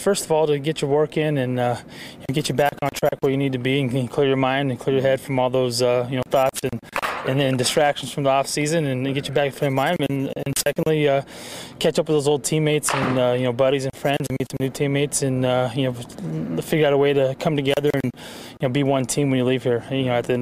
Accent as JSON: {"language": "English", "region": "Arizona", "country": "United States", "tie": "born or raised there", "said": "I got a chance to play actually in front of my hometown fans here and family in Arizona, who was my debut."}